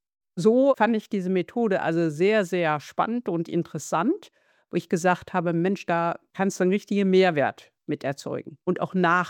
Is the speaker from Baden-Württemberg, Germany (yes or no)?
no; North Rhine-Westphalia, Germany; Ja, ich komme erstmal örtlich aus Nordrhein-Westfalen, aus dem schönen Lipperland und ist so 100 Kilometer von Hannover entfernt